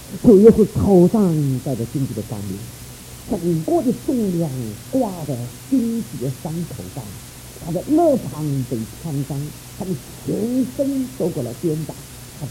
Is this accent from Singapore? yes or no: no; China; 我们中国人许多的时候发现自己有罪了，发现自己有过错